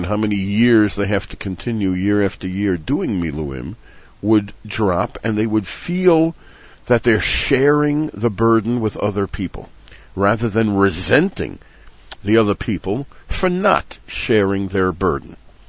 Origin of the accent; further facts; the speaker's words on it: United States; But I grew up in the United States.